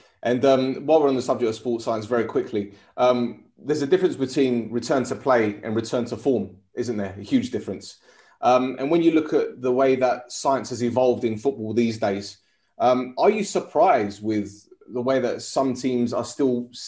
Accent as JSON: {"language": "English", "town": "Edmonton", "region": "London", "country": "United Kingdom", "tie": "born there", "said": "I was born in Edmonton, which is a very rough place in North London"}